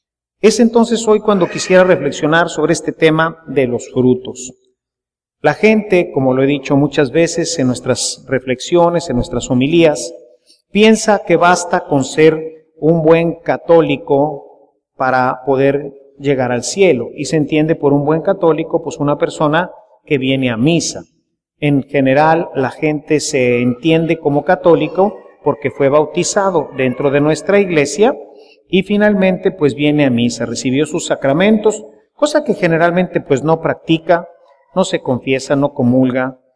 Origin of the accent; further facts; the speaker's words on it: Mexico; Nosotros somos mexicanos.